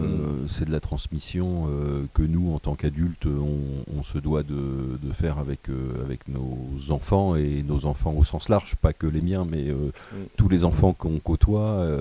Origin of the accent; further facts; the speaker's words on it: Auvergne-Rhône-Alpes, France; Et il y avait une journée donc hier chez nous dans la Drôme